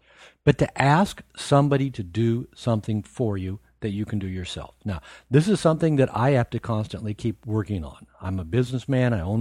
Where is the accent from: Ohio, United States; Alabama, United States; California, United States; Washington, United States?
Washington, United States; Seattle; As I mentioned, I'm from the Seattle area.